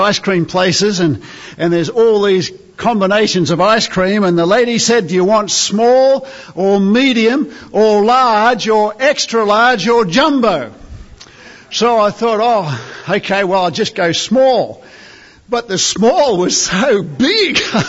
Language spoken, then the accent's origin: English; Australia; that's as a dumb foreigner, as an Aussie from down under, just kind of what we're finding and enjoying, and we're loving our time here.